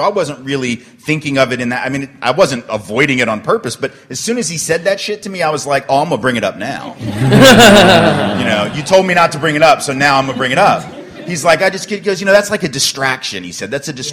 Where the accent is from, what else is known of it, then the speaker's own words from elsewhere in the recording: Nashville, Tennessee, United States; And I, growing up in Nashville, see, it's like 5,000 Jews, right?